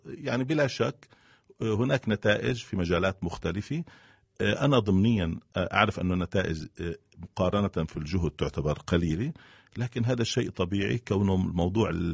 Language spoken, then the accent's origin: Arabic; Palestine; طريقة تفكيرنا كأمة، كفلسطينيين حتى كأمة عربية